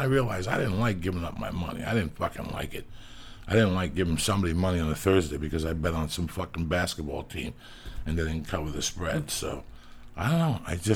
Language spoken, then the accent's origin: English; New York City, New York, United States; And I'm from New York City. I've killed some rats.